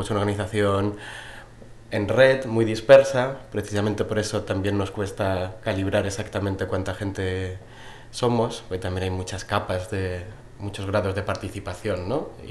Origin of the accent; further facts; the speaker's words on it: Madrid, Community of Madrid, Spain; also born or lived in Catalonia; soy madrileño de origen